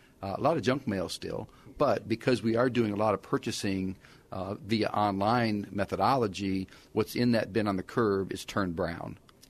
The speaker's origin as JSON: {"language": "English", "town": "Detroit", "region": "Michigan", "country": "United States", "tie": "born or raised there", "said": "I'm actually originally from the Detroit area. Now, that's been a while ago. But when I was growing up in the state of Michigan, I believe directionally there was around 40 paper mills."}